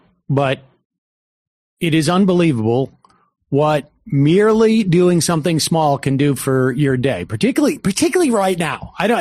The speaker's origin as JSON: {"language": "English", "town": "New York City", "region": "New York", "country": "United States", "said": "Because I'm a New Yorker."}